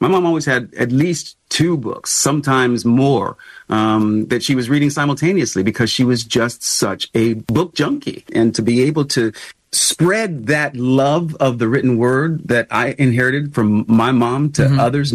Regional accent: United States; I've always known that I'm an American

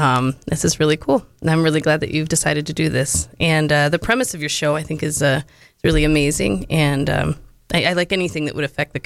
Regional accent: Florida, United States; also born or lived in Monroe / Tennessee; I'm actually from Monroe. I was born in Monroe, and I was raised the majority in Florida. I also lived in Tennessee for a spell

